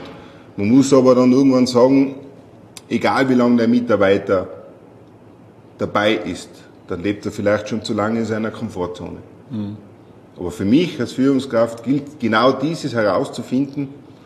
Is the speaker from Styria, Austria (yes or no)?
no; Tyrol, Austria; Ich komme aus Tirol, bin ganz normal und unkompliziert